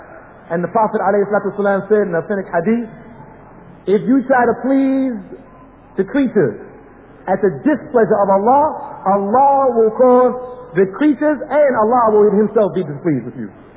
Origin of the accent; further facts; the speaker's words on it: Newark, New Jersey, United States; also born or lived in Brooklyn; I mean, where I come from, you know, I'm coming from Newark, New Jersey. I also lived in Brooklyn, and I've seen the inside of some of these shelters.